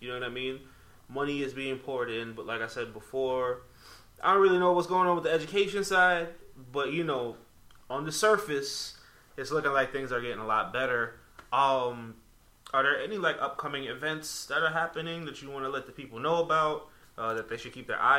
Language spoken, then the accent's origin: English; New York City, New York, United States; I mean, I grew up in the North Bronx.